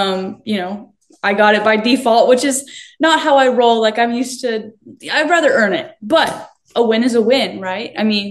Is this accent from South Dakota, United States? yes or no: no; California, United States; born there; now in Texas, United States; I was born in California and he was also born in California. And, you know, being close to the ocean all the time, now that we're in Texas, we don't get that luxury.